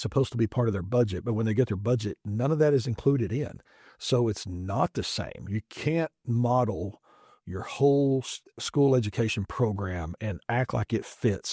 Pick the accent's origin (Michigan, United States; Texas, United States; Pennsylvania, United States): Texas, United States; Merkel; I grew up in Merkel.